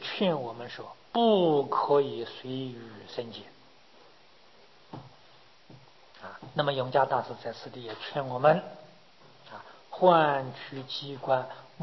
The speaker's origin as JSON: {"language": "Chinese", "country": "China", "said": "照我们中国人的这个计算的方法，今年是佛灭度之后3009年啊"}